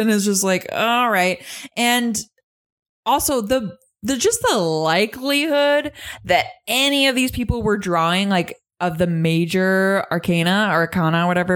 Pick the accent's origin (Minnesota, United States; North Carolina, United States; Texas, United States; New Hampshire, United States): Minnesota, United States; I'm from Minnesota and we have snapping turtles there like motherfuckers.